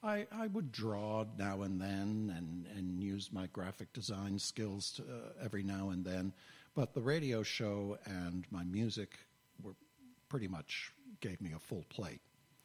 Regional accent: New England, United States; I grew up in New England

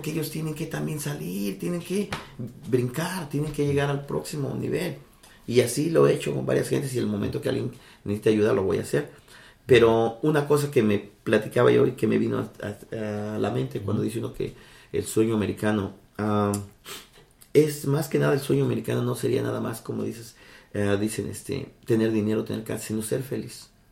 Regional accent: Mexico City, Mexico; moved away as an adult; muchos dicen que somos chilangos, pero en realidad los chilangos son las personas que vienen de otro estado a vivir en la Ciudad de México. Nosotros somos capitalinos

